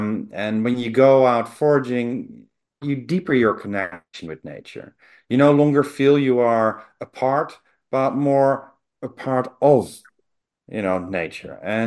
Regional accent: Netherlands; now in England; I come from the Netherlands originally

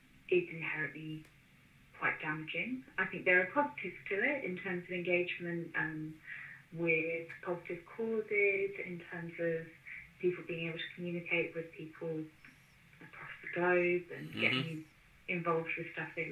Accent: London, United Kingdom; I grew up in London and I was absolutely terrified of cows.

